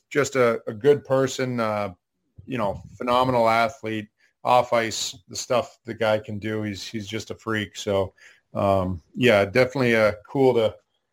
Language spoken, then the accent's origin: English; Ottawa, Ontario, Canada; It was difficult, you know. Obviously, it was my hometown.